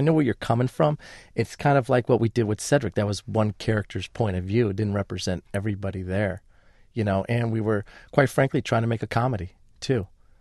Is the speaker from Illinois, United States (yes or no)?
yes; Chicago, Illinois, United States; So I was raised Catholic in Chicago, which is so diverse.